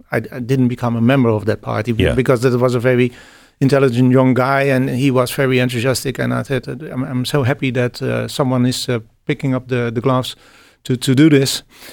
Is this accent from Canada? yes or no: no; Netherlands; I'm from the Netherlands